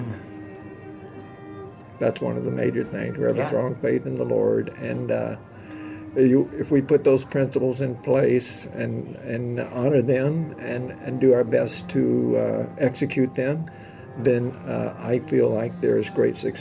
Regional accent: Mobile, Alabama, United States; born there; I was born in Mobile, Alabama.

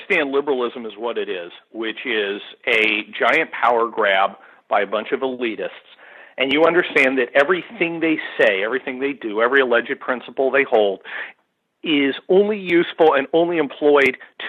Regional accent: United States; But I'm an American. And America comes first

